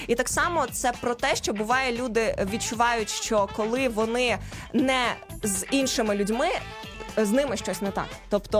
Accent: Vinnytsia, Vinnytsia Oblast, Ukraine; коли я переїхала в велике місто, для мене це був величезний виклик, тому що я з Вінниці. І коли ти переїжджаєш, ну, Вінниця – це розвинене місто, але воно маленьке, знаєш, там ми всі один одного знаємо

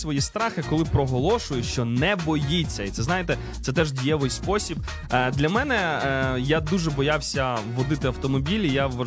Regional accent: Chernivtsi, Chernivtsi Oblast, Ukraine; Я собі один раз з хлопцями, ми з Чернівців поїхали у Львів на один день в аквапарк.

